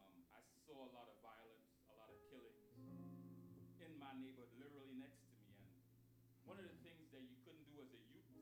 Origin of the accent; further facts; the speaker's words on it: Trinidad & Tobago; Trinidad and Tobago.